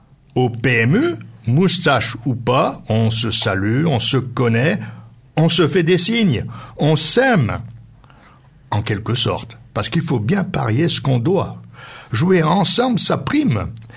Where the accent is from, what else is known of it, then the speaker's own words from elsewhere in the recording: Bourgoin-Jallieu, Auvergne-Rhône-Alpes, France; born there; je suis né, moi aussi, à Bourgoin-Jallieu.